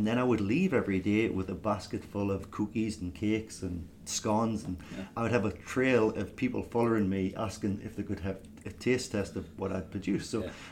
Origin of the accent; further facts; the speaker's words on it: Newcastle upon Tyne, North East England, United Kingdom; But I'm from the northeast of England, a place called Newcastle upon Tyne